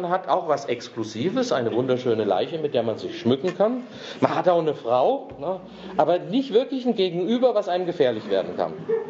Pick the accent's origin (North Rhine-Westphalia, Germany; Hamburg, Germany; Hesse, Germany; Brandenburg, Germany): Hesse, Germany; now in Bavaria, Germany; Ich komme aus Hessen, da sagt man dappig, versteht man das hier in Bayern auch?